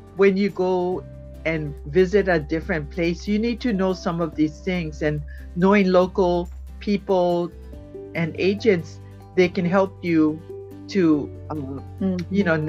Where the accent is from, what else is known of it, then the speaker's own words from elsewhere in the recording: Honolulu, Hawaii, United States; born there; I was born in Oahu, in Honolulu